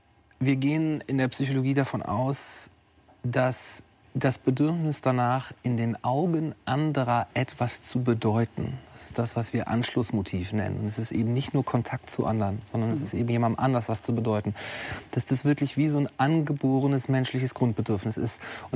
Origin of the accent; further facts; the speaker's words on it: Hamburg, Germany; ich bin Hamburger